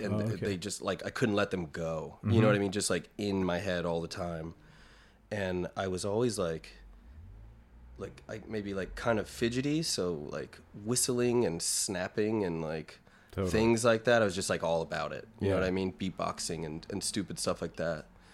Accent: Clayton, North Carolina, United States; So I lived in the back of like a golf course community that was slowly on the decline. It was like Clayton is kind of a suburb of Raleigh

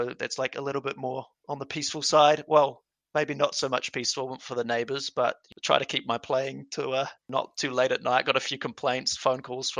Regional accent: Christchurch, Canterbury, New Zealand; I was born and raised in Christchurch, you know, Quake City. Yes, I was in the earthquake.

